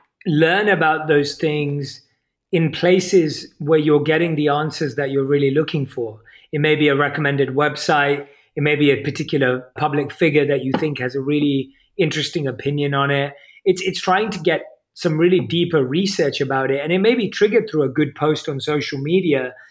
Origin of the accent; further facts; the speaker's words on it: United Kingdom; accent: British; So spot in my British accent.